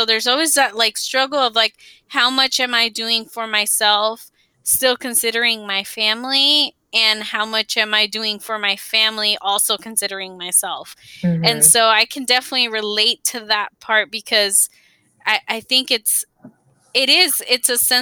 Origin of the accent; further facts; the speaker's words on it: United States; born there; simply the fact that I'm Mexican American and born here, but my kids will have more opportunities obviously than I have